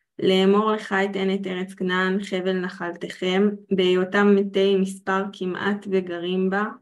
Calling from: Sderot, Southern District, Israel; I'm speaking from Sderot, so we might hear the IDF in first sight.

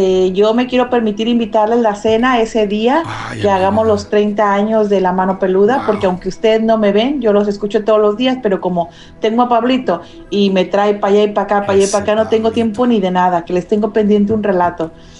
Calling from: Valencia, Valencian Community, Spain; also born or lived in Mexico; de Valencia.

